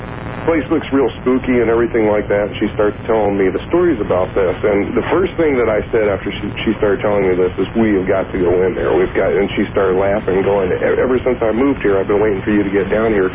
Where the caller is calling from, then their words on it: Chicago, Illinois, United States; I am calling from Chicago, WLS.